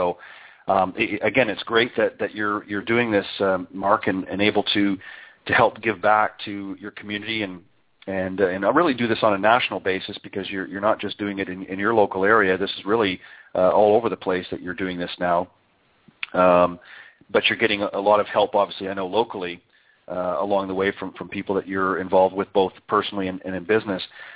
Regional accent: Canada; I'm originally from up north. I'm from Canada and sort of migrated south here because I was – quite frankly, tired of shoveling snow.

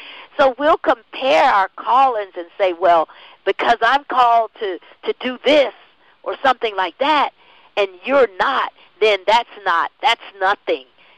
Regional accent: Florida, United States; I'm in Florida. It happened in my home state, not in this city, but in the state.

